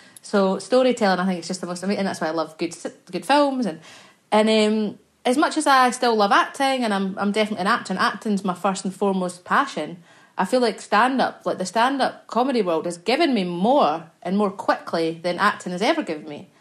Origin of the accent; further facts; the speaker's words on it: Scotland, United Kingdom; I'm Scottish. We say it like it's nothing.